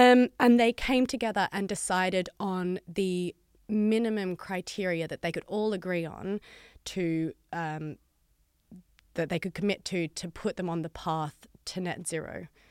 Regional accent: Australia; I was born in Australia and I grew up there, went to uni there, did the whole thing.

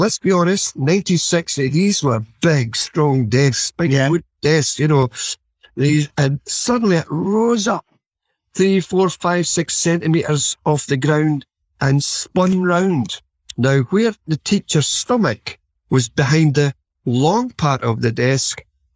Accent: Sauk, United States; here in my hometown of Sauk.

